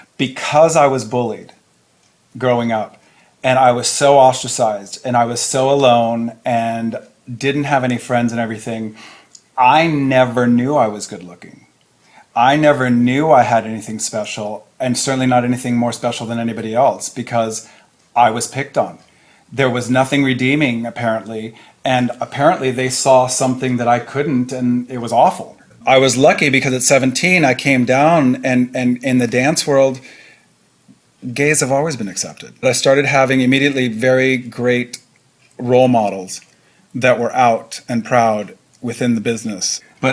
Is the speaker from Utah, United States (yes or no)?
no; San Francisco, California, United States; and we moved to San Francisco in 63 or 4. And then I grew up in the Bay Area, which I think was an amazing place to grow up.